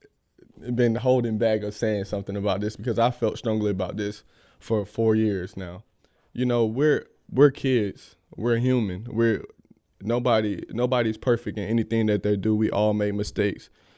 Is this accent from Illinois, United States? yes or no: no; Atlanta, Georgia, United States; I want to go to that national championship game in my hometown. So that's my goal, is to get back to Atlanta and win a national championship.